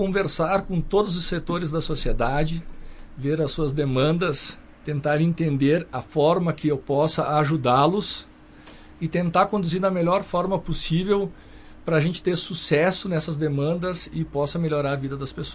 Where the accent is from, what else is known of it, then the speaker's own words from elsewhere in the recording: Caxias, Brazil; Sou de Caxias.